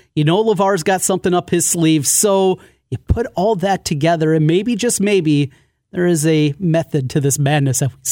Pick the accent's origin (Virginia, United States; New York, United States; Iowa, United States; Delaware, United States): Iowa, United States; Osage; But I grew up in a wrestling town. I grew up in Osage.